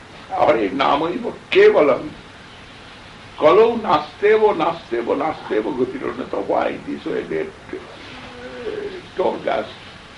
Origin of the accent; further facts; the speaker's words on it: India; We cannot say, when I am coming out from India, that time I cannot think myself can go back to India.